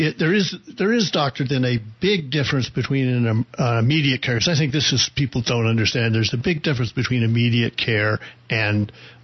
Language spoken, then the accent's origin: English; New York, United States; now in Verde Valley, United States; Of course, I came from New York, where going to an emergency room was, an ordeal wherever you went.